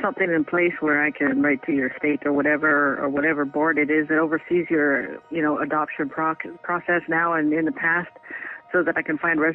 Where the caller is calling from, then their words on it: North Bay, Ontario, Canada; I'm calling from North Bay, Ontario, Canada.